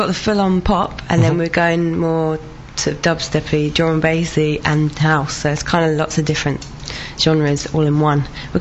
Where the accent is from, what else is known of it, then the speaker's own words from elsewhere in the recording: Norwich, East of England, United Kingdom; I'm going to be playing is my hometown, Norwich, on the 31st, which is my birthday.